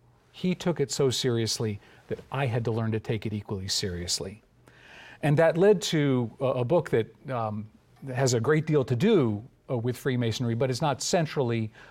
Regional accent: Boston, Massachusetts, United States; I was in Boston, my hometown, working on a book about the 19th century freedom struggle of black Bostonians during the Civil War era

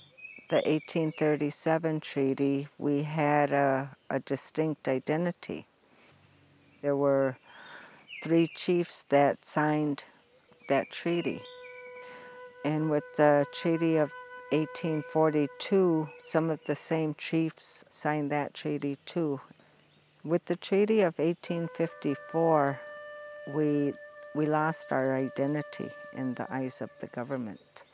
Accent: Chicago, Illinois, United States; I tried very desperately to learn my tradition because I grew up in Chicago, and My mother would bring us up here during the summertime

